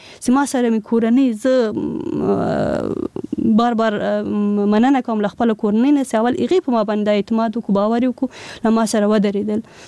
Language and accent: Pashto; Paktika, Afghanistan; also born or lived in Kabul; کې یوازینی کس د پکتیکا و زه وم. هیڅ یو هم د پکتیکا نه و.